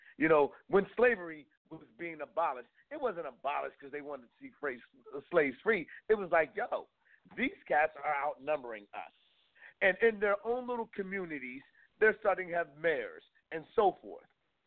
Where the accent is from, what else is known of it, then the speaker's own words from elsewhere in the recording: East Coast, United States; It ain't like growing up on the East Coast in April, it was a beautiful weather. I always remember like April hitting and it'd be like 70, 80 degrees.